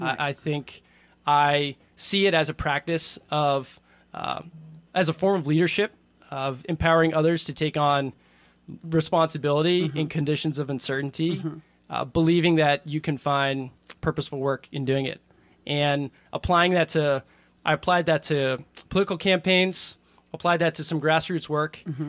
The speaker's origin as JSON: {"language": "English", "town": "Winchester", "region": "Massachusetts", "country": "United States", "tie": "born or raised there", "said": "So, like I said, I grew up just outside Boston, a town called Winchester."}